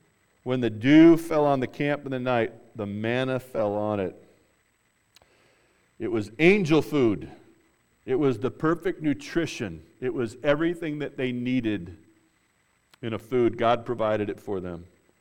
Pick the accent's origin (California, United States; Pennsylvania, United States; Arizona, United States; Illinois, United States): California, United States; Glendora; I grew up in Glendora, California, where the Donut Man is.